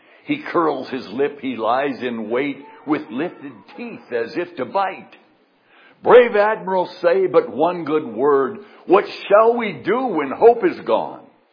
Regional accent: South Dakota, United States; When I was a boy, which was a long time ago, many years ago, growing up in South Dakota, I attended a number of rural schools.

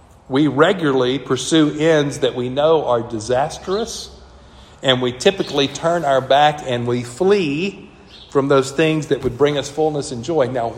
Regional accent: the South, United States; I'm from the South, so it's parousia, right?

